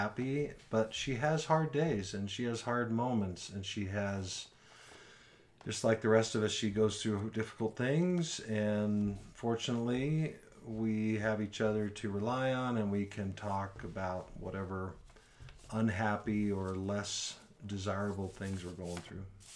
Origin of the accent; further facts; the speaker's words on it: Seal Beach, California, United States; I am from Seal Beach, California, the most northern beach city in Orange County. Shares a border with Long Beach, California.